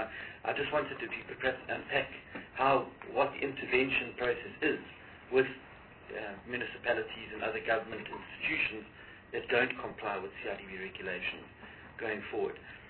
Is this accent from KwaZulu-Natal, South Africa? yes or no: yes; KwaZulu-Natal, South Africa; I'm from KwaZulu-Natal, and I'm very well aware of the interventions that you made at a municipal level in eThekwini